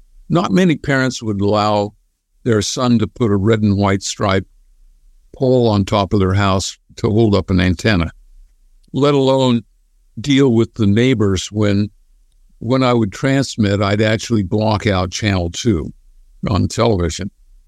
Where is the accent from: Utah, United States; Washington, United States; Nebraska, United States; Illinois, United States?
Utah, United States; from Utah.